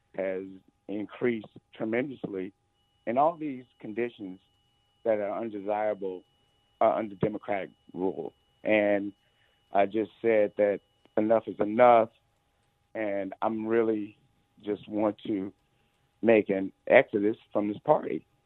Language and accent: English; Hyde Park, United States; I grew up in Hyde Park and it was a great experience